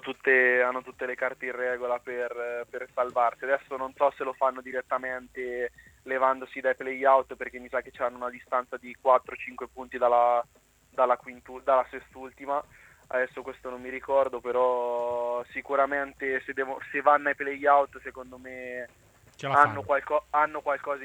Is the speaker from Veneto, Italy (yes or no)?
no; Ancona, Marche, Italy; lo dico da anconetano